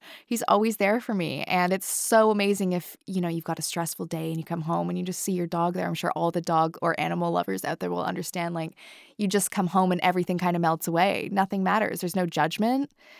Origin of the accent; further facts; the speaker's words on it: Canada; moved away as an adult; now in London, United Kingdom; I moved to the UK when I was 19 from Canada. So I moved away from my entire family and I kind of started everything new here in the UK.